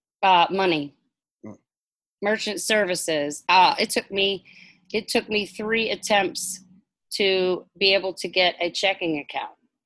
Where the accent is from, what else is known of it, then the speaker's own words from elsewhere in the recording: Louisiana, United States; I was raised in Louisiana where you eat carbs with everything. And we were poor.